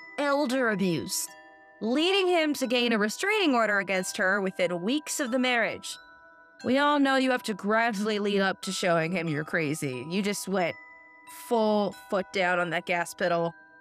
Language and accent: English; Michigan, United States; I'm from Michigan.